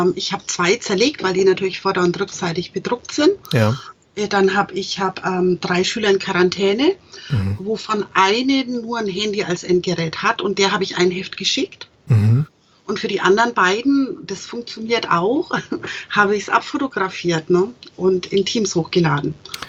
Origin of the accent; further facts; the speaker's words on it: Bavaria, Germany; vor allem als Franke